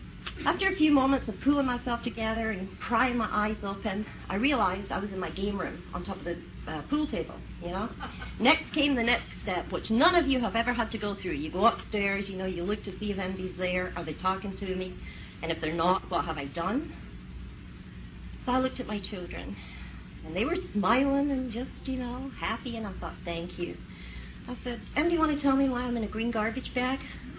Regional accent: Scotland, United Kingdom; Well, in case you think I talk funny, I'm from Scotland.

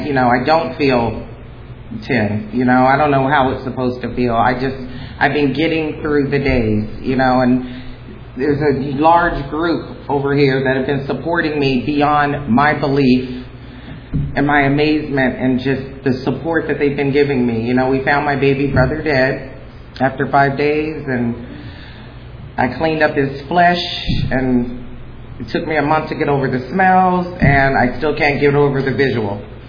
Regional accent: Los Angeles, California, United States; I'm born and raised in Los Angeles, good neighborhood, Hancock Park, Wilshire area

